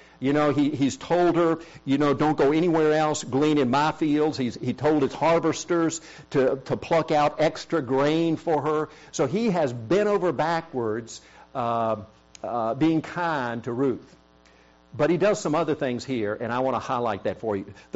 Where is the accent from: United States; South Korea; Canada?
South Korea; I grew up in Korea, and in the 50s and 60s, during the harvest time, there was a lot of festivity that went on.